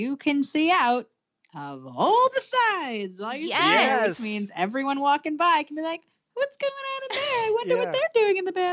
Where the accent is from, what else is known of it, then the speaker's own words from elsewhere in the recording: Commack, New York, United States; I think it was at Anthony's Coal Fired Pizza in Comac, my hometown.